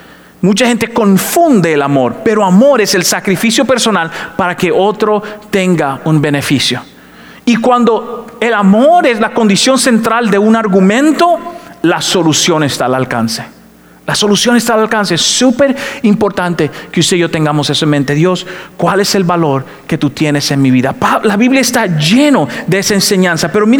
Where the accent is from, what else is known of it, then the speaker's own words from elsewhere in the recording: Dominican Republic; Mis amigos dominicanos se burlan de mí porque no sueno como dominicano cuando predico en La Roca. Porque tuve que cambiar mi acento con tal de alcanzar a la mayor cantidad de gente posible.